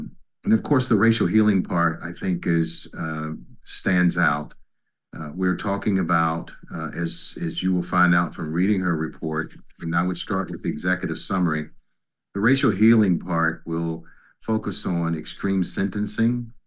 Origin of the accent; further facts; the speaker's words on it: West Virginia, United States; I served two congregations as senior pastor, one in Huntington, West Virginia, which was in my home state, and secondly in the nation's capital.